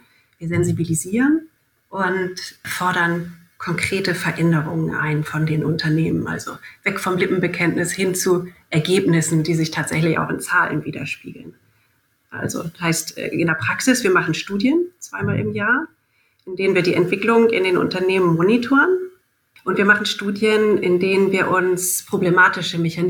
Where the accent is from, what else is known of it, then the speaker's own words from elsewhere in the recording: Germany; ich bin Deutsche